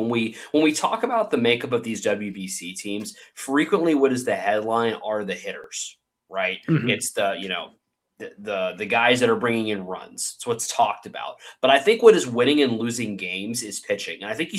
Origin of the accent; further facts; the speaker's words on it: United States; even though I'm an American